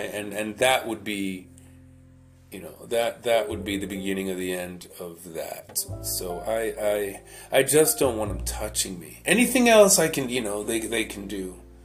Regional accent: New York City, New York, United States; Like, okay, so I'm from New York, right? We got Times Square.

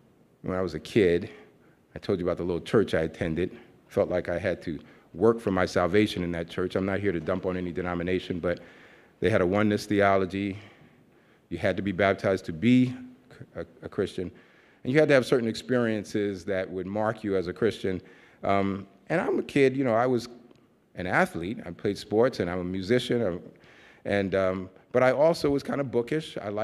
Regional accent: New York City, New York, United States; I was bused to a white neighborhood in Queens, New York. I'm from New York. And every New Yorker is going to tell you at some point that they're from New York.

